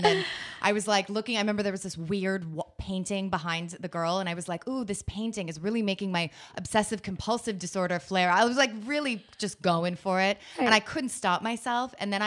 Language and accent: English; Connecticut, United States; I grew up in Connecticut, and it was very like wealthy, perfectionist, you know, sort of WASPy kind of territory.